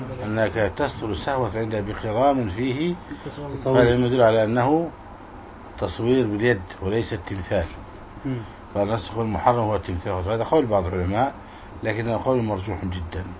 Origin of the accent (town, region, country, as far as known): Egypt